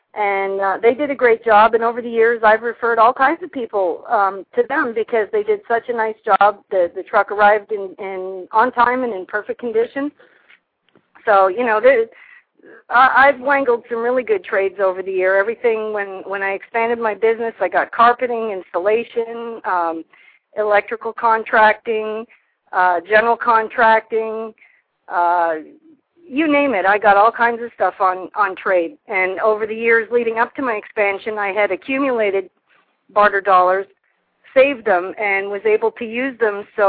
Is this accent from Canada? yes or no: yes; Canada; now in United States; I'm from Canada originally